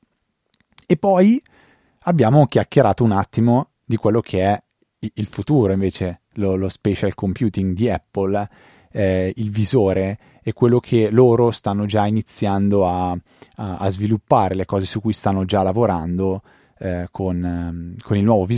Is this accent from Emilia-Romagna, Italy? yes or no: no; Lombardy, Italy; un'azienda di Trezzo sull'Adda, quindi diciamo vicino a Bergamo dalle mie parti